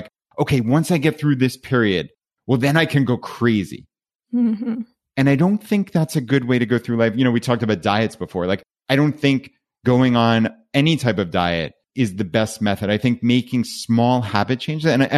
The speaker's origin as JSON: {"language": "English", "region": "New York", "country": "United States", "said": "So we're from Long Island, New York, which is a suburb of New York City."}